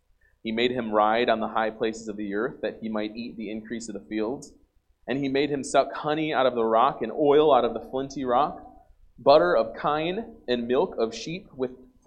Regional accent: New York, United States; I'm from New York, so I try to do things fast. I need to slow down. I used to preach as a teenager back in New York

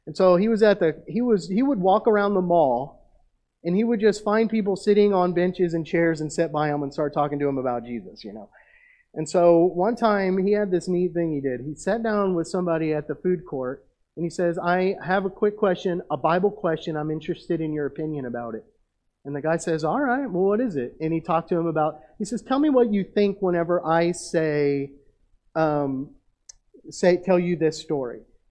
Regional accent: United States; Americans, I think, get used to the idea of being American, and we forget how blessed we are.

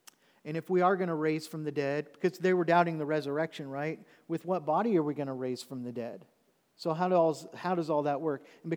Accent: Oklahoma, United States; I was born and raised in Oklahoma, and so my family is all there.

